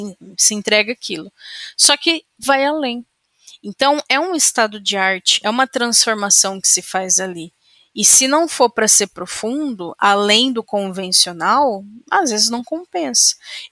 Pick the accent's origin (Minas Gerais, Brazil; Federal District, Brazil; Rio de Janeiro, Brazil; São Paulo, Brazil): Minas Gerais, Brazil; não é porque eu sou mineira, não